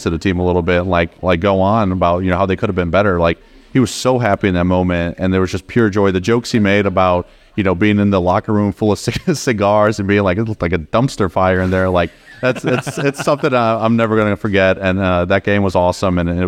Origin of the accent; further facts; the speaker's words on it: Indiana, United States; growing up in Indiana, like basketball is my favorite sport.